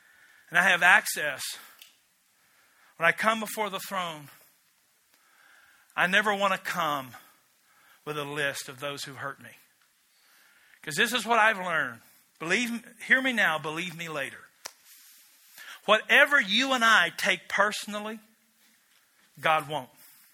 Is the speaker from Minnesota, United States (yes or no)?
no; Wisconsin, United States; And yet I'm a bald-headed boy from Barron County